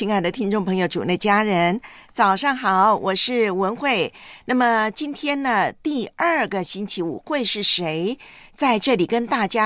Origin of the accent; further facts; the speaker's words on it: Taiwan; 所以我们的父亲节在台湾啊，我的老家，爸爸们可厉害了